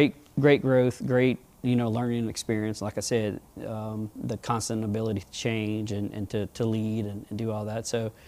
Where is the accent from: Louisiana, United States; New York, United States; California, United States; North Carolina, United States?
Louisiana, United States; Now I walk in a crowd, very proud, put my cowboy boots on, you know, show them that I'm from Louisiana, and for some reason, people love that.